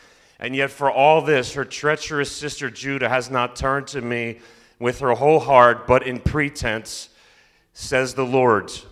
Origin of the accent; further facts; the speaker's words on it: United States; I come from the United States, and I travel a lot. I've seen quite a bit of the world. I've lived in different areas.